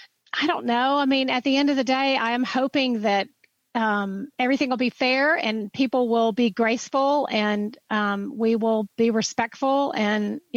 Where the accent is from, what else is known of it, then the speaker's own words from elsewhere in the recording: Texas, United States; I was from Texas.